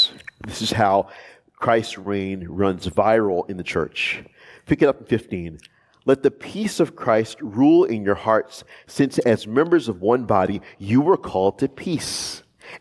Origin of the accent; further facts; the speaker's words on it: the South, United States; That community, I grew up in the South.